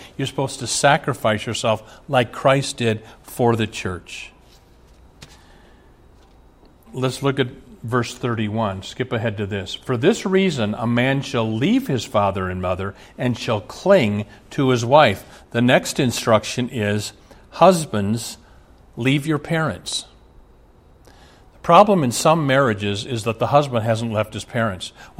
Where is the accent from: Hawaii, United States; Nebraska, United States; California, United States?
Nebraska, United States; Omaha; I was raised in Omaha. My dad was Catholic. My mom was Lutheran.